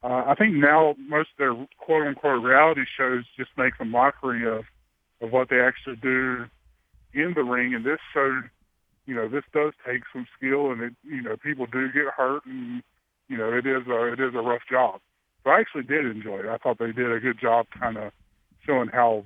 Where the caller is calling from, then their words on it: Greensboro, North Carolina, United States; from Greensboro, North Carolina.